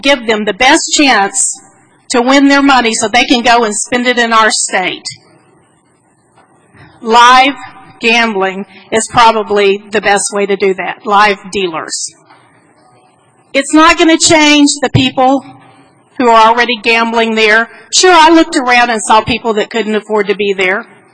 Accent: Oklahoma, United States; I have seen all over Oklahoma. I'm from Oklahoma.

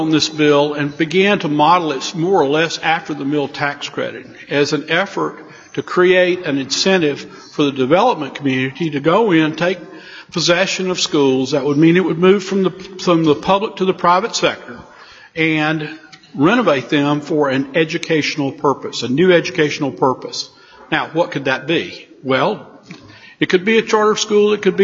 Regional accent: Concord, North Carolina, United States; This actually came as a request from a lady I grew up with in Concord in Cabarrus County.

